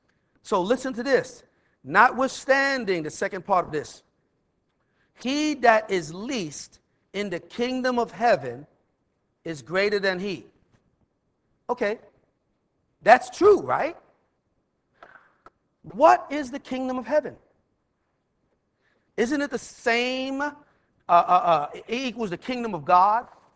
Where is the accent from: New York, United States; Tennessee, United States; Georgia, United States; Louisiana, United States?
New York, United States; The old, I'm from New York, so I say leaven.